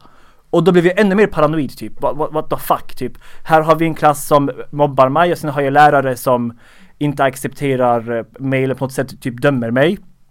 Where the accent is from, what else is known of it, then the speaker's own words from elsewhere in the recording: Skåne, Sweden; accent: Skåne dialect; så gör jag alltid skånsk dialekt. För att jag är från Skåne.